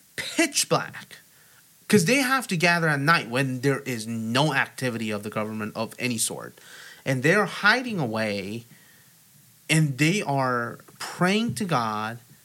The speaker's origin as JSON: {"language": "English", "country": "South Korea", "said": "I think at this point everyone knows that I'm from South Korea."}